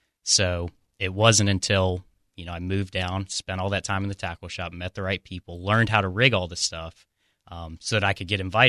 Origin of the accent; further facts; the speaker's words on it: North Carolina, United States; So I grew up in Camden County, North Carolina, which is going to be closer to the Outer Banks.